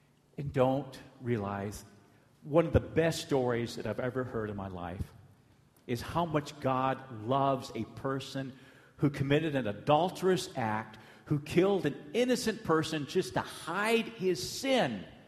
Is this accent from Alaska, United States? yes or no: yes; Anchorage, Alaska, United States; I love Fairbanks. I don't like Anchorage. I grew up in Anchorage, but I tell you, Fairbanks is my heart. I love it here.